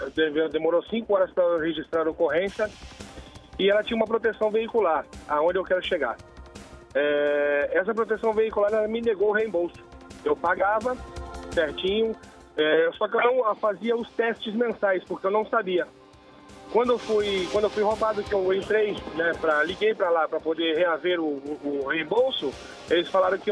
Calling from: Guarulhos, São Paulo, Brazil; sou de Guarulhos.

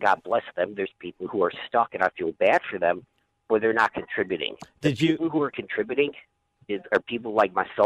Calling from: Nashville, Tennessee, United States; also born or lived in Illinois; I'm calling from Nashville, Tennessee. I'm in a Starbucks right now doing my work for my small business.

